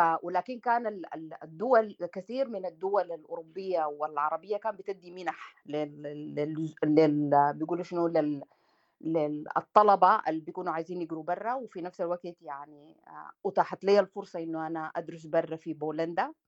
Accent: Sudan; والمجتمع عموما يعني هنا عندهم زي عندنا في السودان

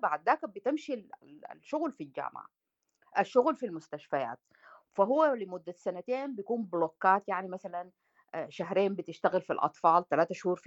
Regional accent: Sudan; والمجتمع عموما يعني هنا عندهم زي عندنا في السودان

